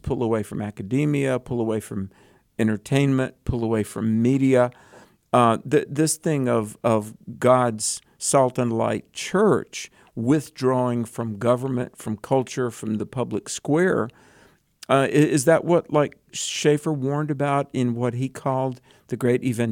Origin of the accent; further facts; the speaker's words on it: North Carolina, United States; Quite a history of Moravians in my home state of North Carolina.